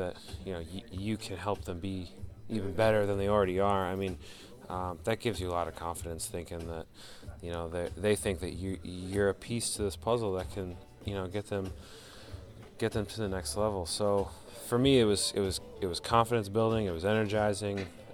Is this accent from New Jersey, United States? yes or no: yes; New Jersey, United States; I grew up in New Jersey, so I spent a lot of time in New York City when I was a kid and growing up